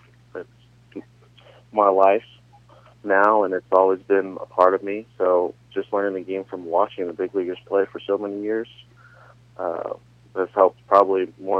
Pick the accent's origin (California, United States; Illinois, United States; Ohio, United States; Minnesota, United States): California, United States; also born or lived in Kansas City / Kansas; I was born in Kansas City. Really? I lived in Kansas for 8 years, and then I moved to California, lived in California for 7 years